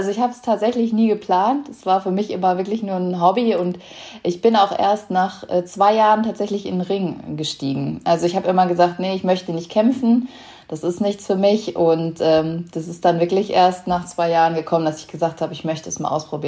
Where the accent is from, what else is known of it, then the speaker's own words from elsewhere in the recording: Lemgo, North Rhine-Westphalia, Germany; dann sind wir bei uns in Lemgo in Nordrhein-Westfalen, wo ich aufgewachsen bin